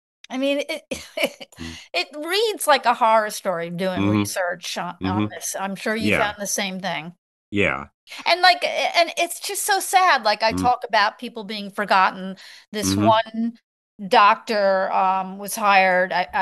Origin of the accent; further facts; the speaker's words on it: New York, United States; I grew up on Long Island, and that was torture for me.